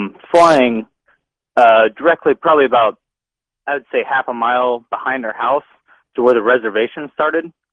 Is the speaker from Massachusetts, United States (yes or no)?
no; Florida, United States; Anyways, I grew up in the Panhandle of Florida, on the north or south of Eglin Air Force Base and Hurlburt Air Force Base.